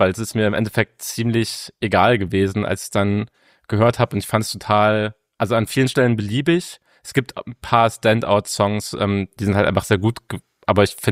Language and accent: German; Saxony-Anhalt, Germany; also in meiner Heimat Sachsen-Anhalt